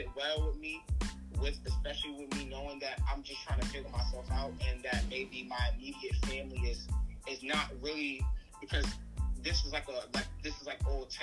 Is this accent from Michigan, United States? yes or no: no; Brooklyn, New York, United States; the environment, growing up in Brooklyn, friends, you know, freestyle.